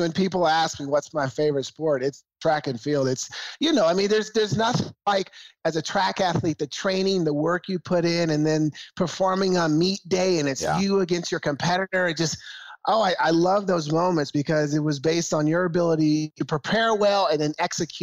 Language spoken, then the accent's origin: English; Portland, Oregon, United States; You know, as growing up in Northeast Portland, Nick, one of the things that drove me is I wanted to change my circumstances.